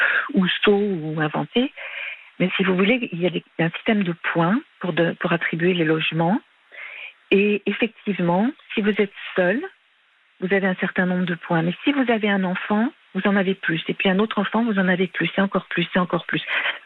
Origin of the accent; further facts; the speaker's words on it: Paris, Île-de-France, France; je suis parisienne. J'habite à Paris, dans une chambre de service sous un toit.